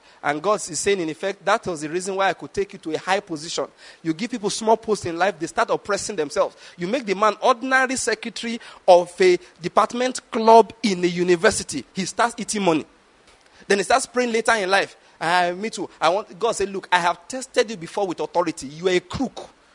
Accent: Nigeria; Listen, I have noticed as a Nigerian that the problem with Nigerians, apart from corruption, is that they are inherently oppressors.

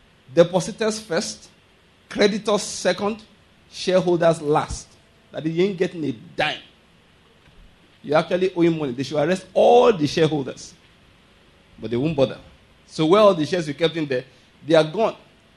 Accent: Nigeria; I'm not an American, all right? I'm a Nigerian.

